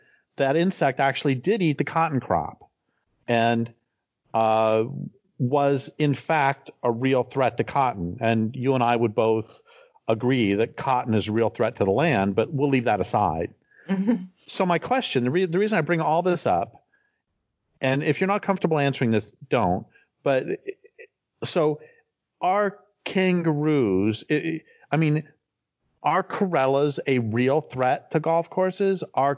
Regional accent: Colorado, United States; That I grew up in Colorado, and a lot of ranchers and we had cows when I was a kid.

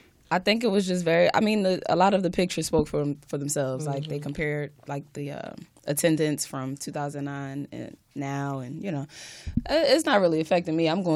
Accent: Philadelphia, Pennsylvania, United States; from Philly.

